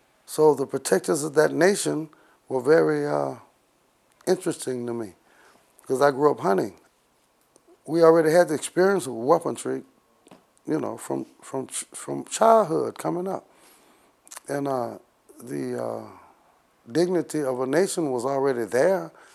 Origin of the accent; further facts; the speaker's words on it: the South, United States; born there; I was born in the South in segregation with the examples of the Klan.